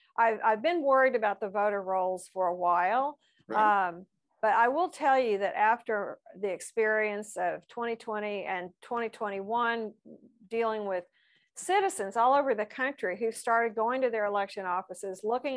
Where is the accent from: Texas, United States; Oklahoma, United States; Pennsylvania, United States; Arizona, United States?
Oklahoma, United States; I mean, when I was growing up in Oklahoma, there was the statute said